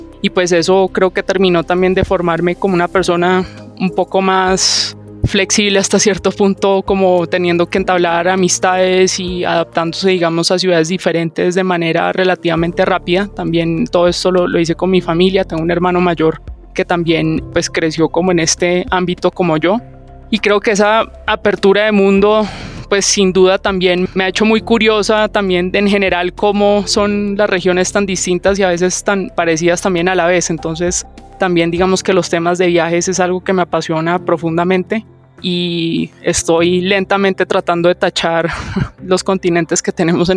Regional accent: Colombia; also born or lived in Latin America; también soy colombiana, pero viví en muchos países en América Latina creciendo a lo largo de mis años de colegio

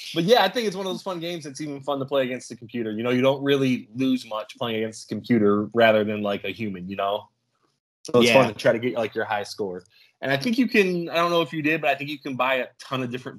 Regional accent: Michigan, United States; We are all from Michigan.

